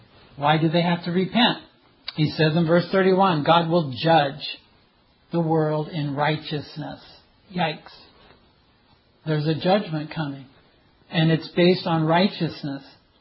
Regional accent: Liverpool, North West England, United Kingdom; born there; I was born in Liverpool, so I have a tendency to be a little addled about the royal family.

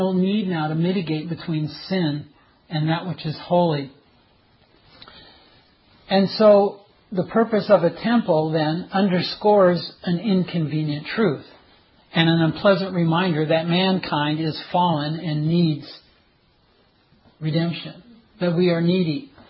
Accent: Liverpool, North West England, United Kingdom; born there; I was born in Liverpool, so I have a tendency to be a little addled about the royal family.

